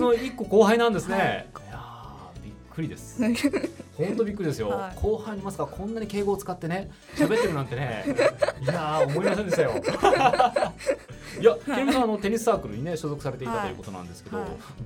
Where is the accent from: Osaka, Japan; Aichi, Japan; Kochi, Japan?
Kochi, Japan; Nankoku; 僕も南国出身です。